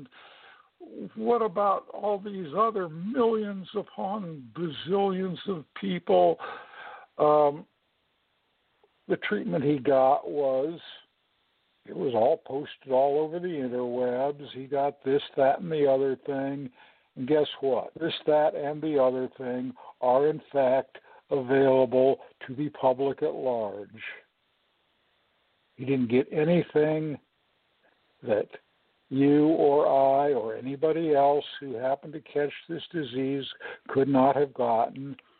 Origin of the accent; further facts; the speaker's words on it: California, United States; I was born in California, went to school there, and part of the high school curriculum was you had to take a semester of California history.